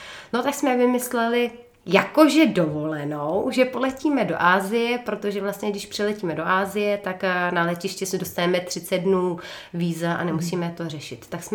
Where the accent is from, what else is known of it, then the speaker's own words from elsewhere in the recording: Mikulášovice, Ústí nad Labem Region, Czechia; protože já jsem původně z Mikulášovic